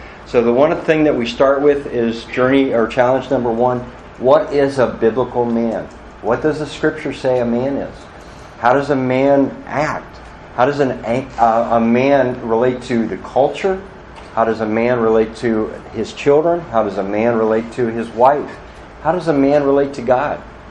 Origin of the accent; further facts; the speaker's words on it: Maryland, United States; at least not in where I grew up in Maryland